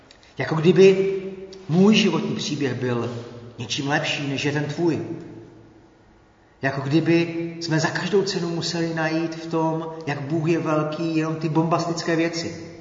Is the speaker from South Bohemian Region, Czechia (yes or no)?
no; Havířov, Moravian-Silesian Region, Czechia; Já pocházím z Havířova, což nevím, jestli vidíte, ale Havířov je nejmladší město republiky.